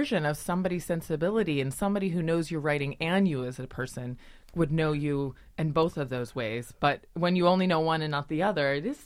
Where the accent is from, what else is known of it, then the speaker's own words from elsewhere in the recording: Pennsylvania, United States; also born or lived in Chile / Brazil / New York; I grew up in Appalachia, about 2 hours outside of Pittsburgh.